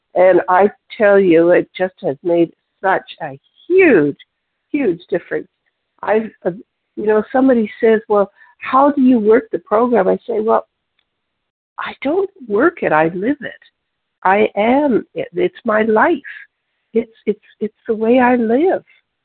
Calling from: Beamsville, Ontario, Canada; calling from Beamsville, Ontario, Canada.

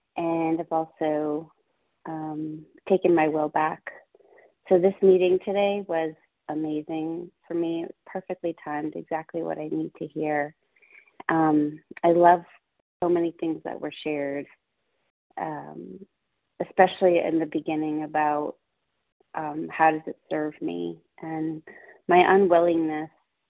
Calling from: North Carolina, United States; I'm calling from North Carolina. … I'm a compulsive eater.

